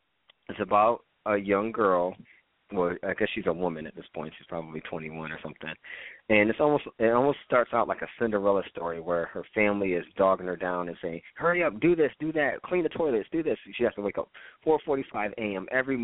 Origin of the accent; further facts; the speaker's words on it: Rochester, New York, United States; You know, back at my hometown, but our hometown, Rochester, it seems that way.